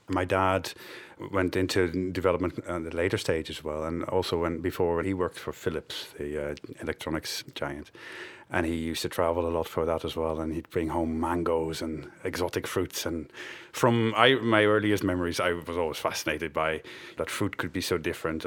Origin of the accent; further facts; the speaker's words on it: Netherlands; also born or lived in Cameroon; I was born in the Netherlands, but when I was about 6 months old, we moved to Cameroon.